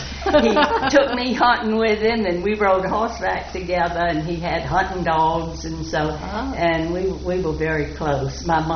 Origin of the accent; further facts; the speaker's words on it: Mobile, Alabama, United States; I enjoyed growing up in Mobile. I remember the Mardi Gras, and I have lots of pictures of costumes, and I was an only child